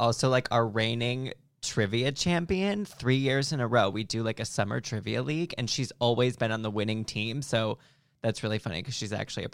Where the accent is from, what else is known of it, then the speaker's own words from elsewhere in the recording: New York City, New York, United States; Like, I don't know if it's being a New Yorker where normally I'm not a germaphobe, but there are certain things that are like subway clothes don't go on the bed